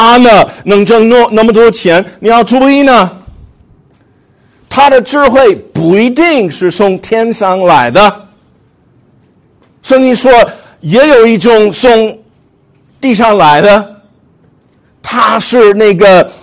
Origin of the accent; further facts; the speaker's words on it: United States; 我就批评我们美国人做了啊。